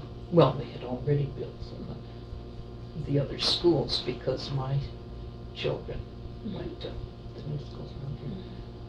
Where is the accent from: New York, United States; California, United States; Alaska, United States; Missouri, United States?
Alaska, United States; Kodiak; born there; I was born here in Kodiak.